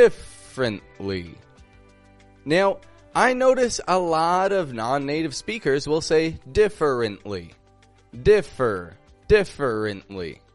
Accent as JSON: {"language": "English", "town": "Toronto", "region": "Ontario", "country": "Canada", "said": "I'm from Toronto, Canada."}